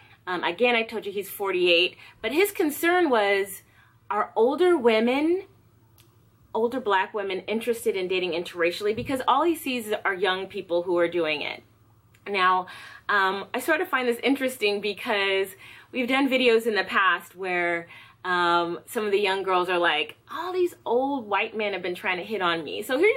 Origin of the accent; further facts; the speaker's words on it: California, United States; I didn't really see any, you know, growing up in California, I didn't see any like blatant racism, segregation, all of that stuff.